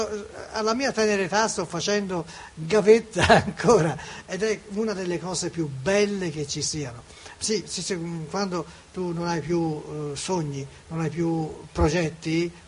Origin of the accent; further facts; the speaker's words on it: Florence, Tuscany, Italy; visto che noi siamo vicino Firenze, ma comunque io sono fiorentino